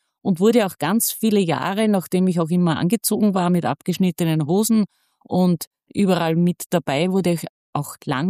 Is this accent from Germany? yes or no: no; Wels, Upper Austria, Austria; Ich bin aufgewachsen am Rande einer Stadt, das ist Wels.